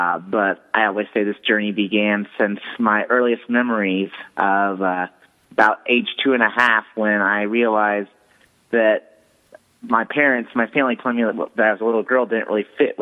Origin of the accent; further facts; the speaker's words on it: Nebraska, United States; In the country where I lived growing up in Nebraska, we had a pool in our backyard.